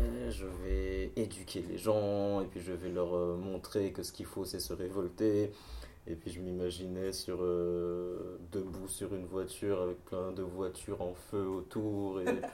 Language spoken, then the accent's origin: French; Martinique, France; entre-temps, j'ai quitté la Martinique, j'ai vu d'autres choses